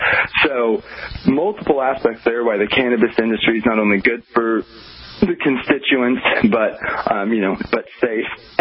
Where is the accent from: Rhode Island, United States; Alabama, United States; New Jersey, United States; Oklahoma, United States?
Oklahoma, United States; now in Los Angeles, United States; which coming from the Midwest, where I'm from Oklahoma, I've seen homeless.